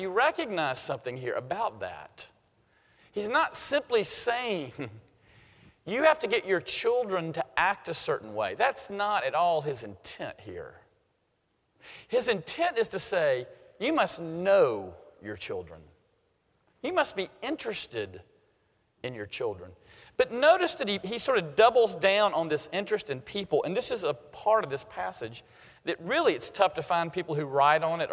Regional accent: Lugoff, South Carolina, United States; I grew up in South Carolina. I attended Lugoff Elgin High School.

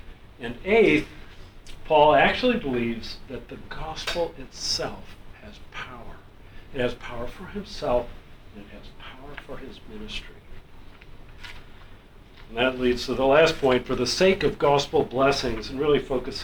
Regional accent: United States; Not only am I a Navy guy, but I'm an American.

